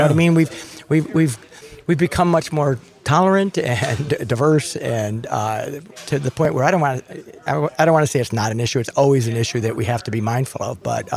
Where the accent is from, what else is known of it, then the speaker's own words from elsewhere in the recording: Michigan, United States; I grew up in Macomb County, so I kind of looked at Oakland County from afar and had my own stereotypes.